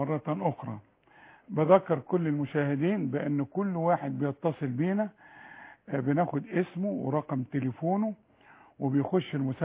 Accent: Egypt; على الشرط تطور رقبتي كمصري

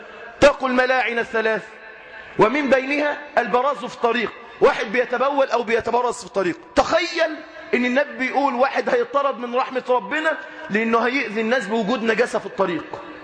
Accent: Egypt; دي المهازل اللي بتحصل عندنا في مصر للأسف.

